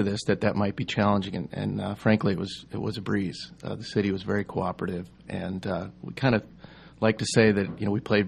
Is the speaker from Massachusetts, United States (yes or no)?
no; Chicago, Illinois, United States; I'm from Chicago and kind of miss not having a Chicago dog here.